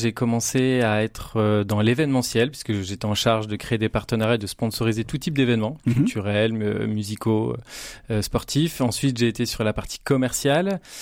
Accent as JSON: {"language": "French", "town": "Lille", "region": "Hauts-de-France", "country": "France", "said": "j'ai 35 ans, je suis originaire de Lille, j'ai deux enfants et je suis entrepreneur."}